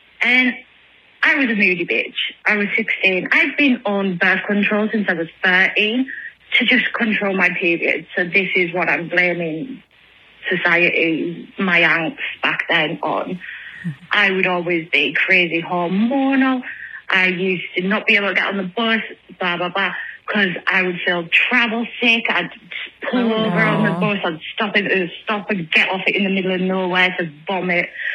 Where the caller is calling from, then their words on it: England, United Kingdom; I'm calling from England. I'm not Becky, even though she's awesome.